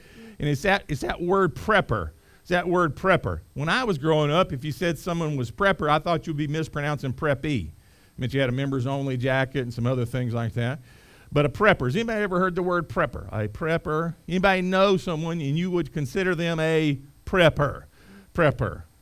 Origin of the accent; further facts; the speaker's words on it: North Carolina, United States; I grew up in Eastern North Carolina. I grew up where, with regularity, there was going to be a hurricane come through.